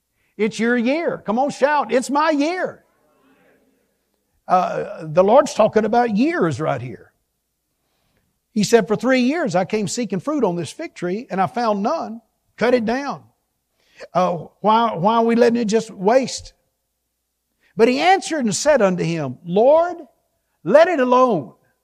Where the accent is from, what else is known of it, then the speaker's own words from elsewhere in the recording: Jasper, Texas, United States; I grew up in East Texas where there are pine trees and all kind of hardwood and just creeks everywhere.